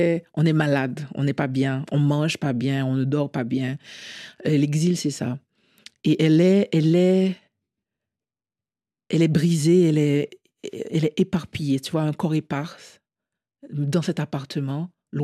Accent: Port-au-Prince, Ouest, Haiti; je viens d'une ville qui n'existe plus, techniquement. Pour moi, Port-au-Prince n'existe plus.

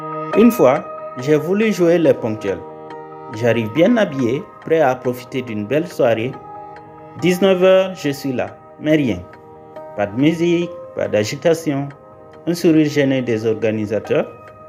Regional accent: Guinea; Je suis guinéen et s'il y a un domaine où mes compatriotes excellent, c'est bien dans l'art du retard.

